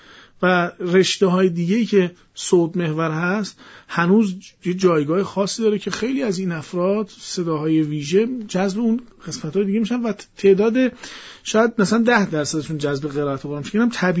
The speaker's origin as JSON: {"language": "Persian", "country": "Iran", "said": "تو کشور ما ایرانی هستیم"}